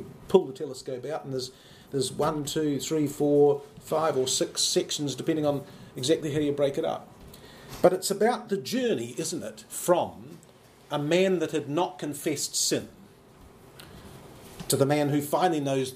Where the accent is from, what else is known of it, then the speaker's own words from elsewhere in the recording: New Zealand; that's just because, you know, I'm from New Zealand, you know. So, yeah, the words are different.